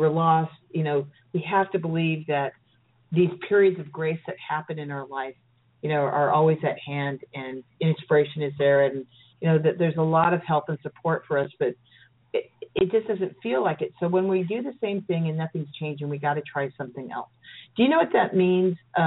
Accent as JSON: {"language": "English", "region": "California", "country": "United States", "said": "Sorry, that was my bad Louisiana accent. I'm a California girl, what can I say?"}